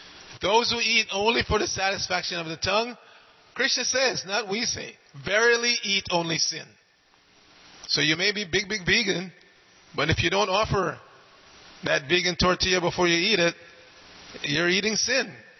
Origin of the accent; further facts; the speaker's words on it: New York, United States; You know, I grew up in New York, and if you look at somebody the wrong way, why are you looking at me like that?